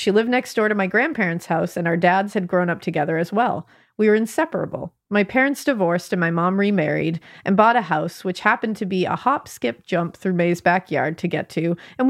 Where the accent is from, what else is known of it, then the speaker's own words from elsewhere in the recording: Connecticut, United States; Born and raised in Connecticut, so we're state neighbors.